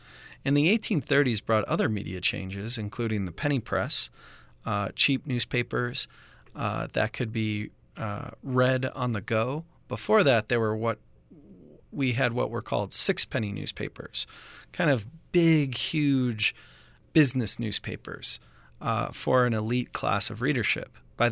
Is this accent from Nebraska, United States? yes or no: no; Buffalo, New York, United States; the Free Soil Convention in Buffalo, New York, which happens to be my hometown.